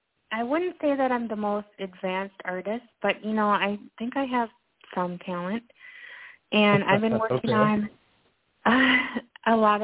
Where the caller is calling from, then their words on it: Minnesota, United States; I'm calling from Minnesota.